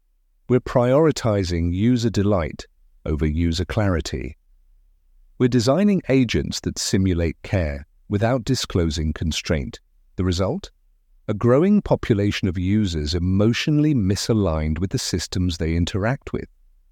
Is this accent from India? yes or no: no; London, United Kingdom; Growing up in London, I was surrounded by voices, raw, loud, unscripted.